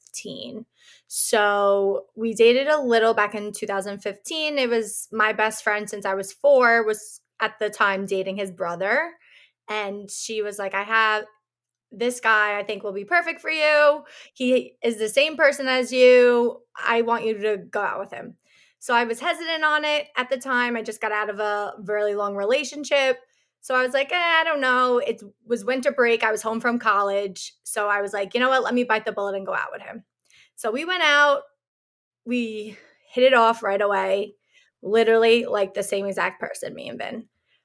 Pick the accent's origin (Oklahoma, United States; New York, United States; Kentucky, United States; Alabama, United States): New York, United States; Staten Island; I'm from Staten Island.